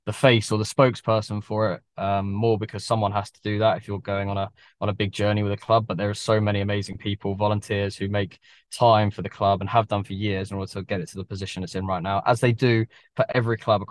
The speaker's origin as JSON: {"language": "English", "town": "Farnham", "region": "South East England", "country": "United Kingdom", "tie": "born or raised there", "also_born_or_lived": "London", "lives_now": "Surrey, United Kingdom", "said": "I grew up in Farnham. I played for Farnham Town when I was a kid. Went to school in Farnham. I then moved away to London to start my business. Fortunate enough to sell that in the last couple of years, and I've moved back to Surrey."}